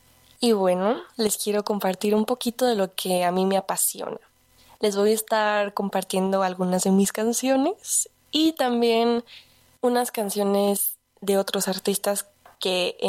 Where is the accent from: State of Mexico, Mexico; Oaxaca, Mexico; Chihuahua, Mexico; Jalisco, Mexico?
Jalisco, Mexico; Guadalajara; Tengo 22 años, soy de Guadalajara, Jalisco